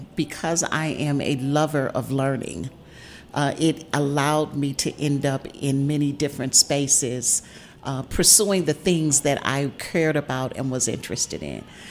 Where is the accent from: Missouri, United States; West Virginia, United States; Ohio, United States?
Missouri, United States; St. Louis; I am from the Midwest. I am from Missouri, from St. Louis.